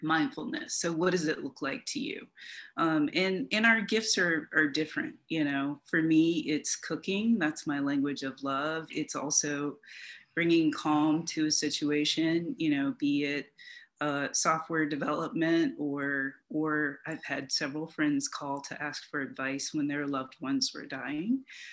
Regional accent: the South, United States; And growing up in the South, it was something that you didn't normally talk about outside of your home.

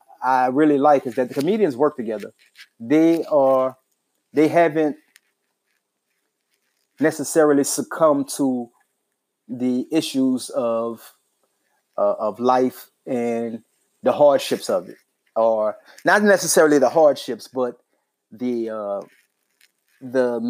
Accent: New Orleans, Louisiana, United States; now in Dallas, United States; I'm from New Orleans

